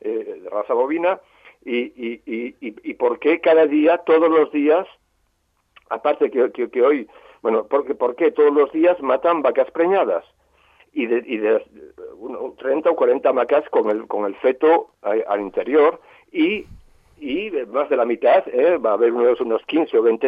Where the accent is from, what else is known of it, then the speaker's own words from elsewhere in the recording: Galicia, Spain; yo soy gallego, yo he crecido en el campo también, en una granja en Galicia, que a la época, eran 400 hectáreas, la granja más grande de Galicia y moderna, y una de las más grandes de España.